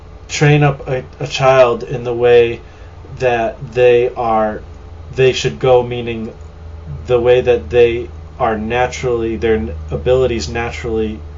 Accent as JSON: {"language": "English", "country": "United States", "tie": "born or raised there", "said": "growing up in America and how people seem to view it here, I don't know how it is in other countries"}